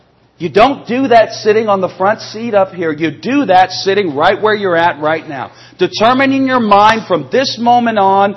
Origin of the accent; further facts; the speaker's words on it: Canada; I know it affected me as a Canadian.